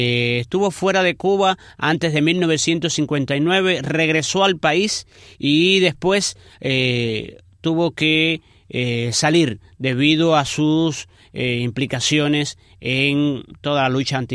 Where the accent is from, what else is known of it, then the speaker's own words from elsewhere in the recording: San Germán, Puerto Rico; Yo recuerdo en mi pueblito de San Germán cómo esa publicación llegaba hasta allá a través de manos amigas.